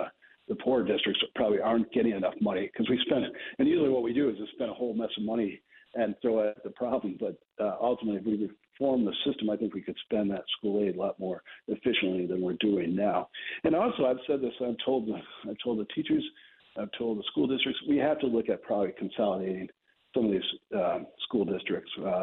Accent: New York, United States; I'm from Central New York. I know rents in the Syracuse area have been skyrocketing.

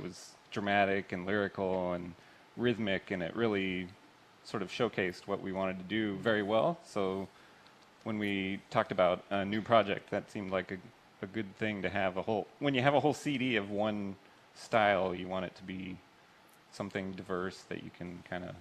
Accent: Oregon, United States; I grew up in Oregon, yeah.

